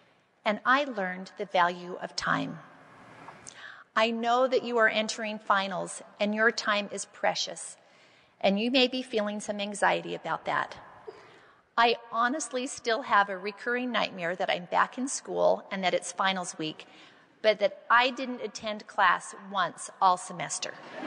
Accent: Provo, Utah, United States; also born or lived in Harrisburg; Although I grew up in Provo, right before my junior year of high school, my family moved to Harrisburg, Pennsylvania.

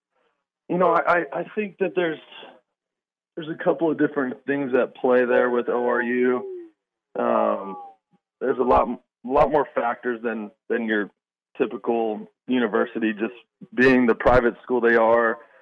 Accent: Mesa, Arizona, United States; I grew up in Mesa, Arizona. Went to school out there, kind of bounced around a few different universities for college.

